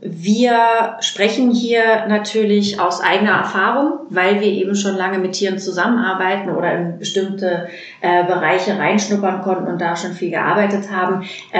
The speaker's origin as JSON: {"language": "German", "region": "Berlin", "country": "Germany", "said": "bin 37 Jahre alt, komme aus Berlin."}